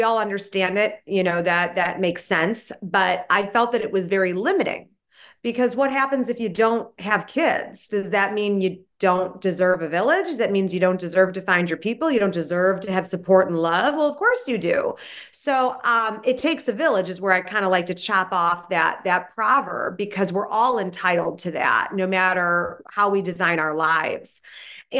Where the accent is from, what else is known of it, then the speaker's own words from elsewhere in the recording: Illinois, United States; And so I hail from Chicago. Still, I'm born and raised in Illinois, I should say. I was born and raised in a suburb outside of Chicago.